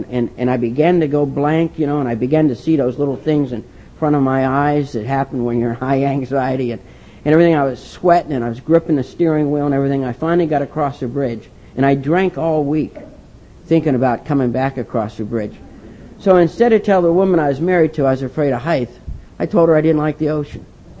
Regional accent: Ohio, United States; born there; I was born in a small town in Ohio. Tell everybody that I have 10 brothers and sisters. I'm Irish, and I won't tell you what church I go to.

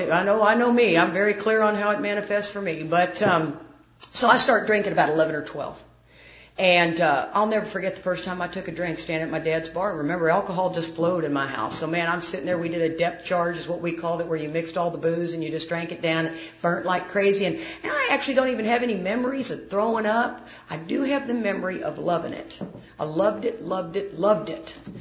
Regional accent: Houston, Texas, United States; I grew up in Houston, Texas.

